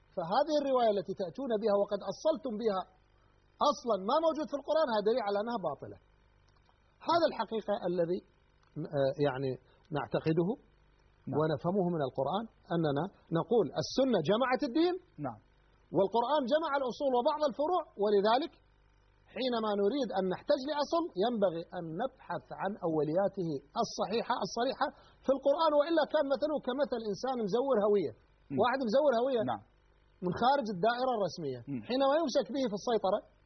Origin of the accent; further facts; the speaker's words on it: Iraq; ومن سماعات الحسينيات يعني عندنا في العراق